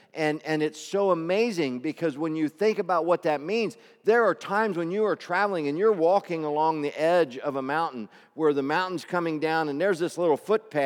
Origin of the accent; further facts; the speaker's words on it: Glen Rock, Pennsylvania, United States; I'm from Glen Rock.